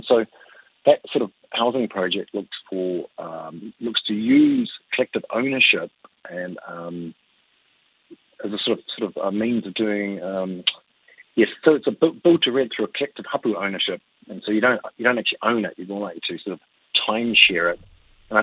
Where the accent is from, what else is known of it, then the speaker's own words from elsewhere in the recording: Kawerau, Bay of Plenty, New Zealand; I came from Kauro. I went for 6 years inside Tasman pulp and paper, so forestry is sort of in my blood.